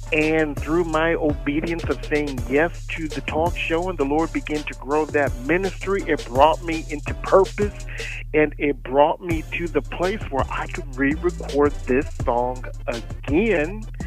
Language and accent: English; United States; Well, I am from the Quad City area, the Davenport, Rock Island, Moline, East Moline, Bettendorf.